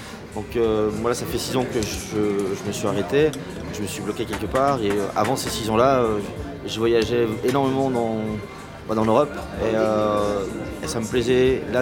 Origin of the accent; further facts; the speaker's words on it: France; now in Belgium; comme je te disais, je suis français. En France, la bière, c'est pas du tout ça.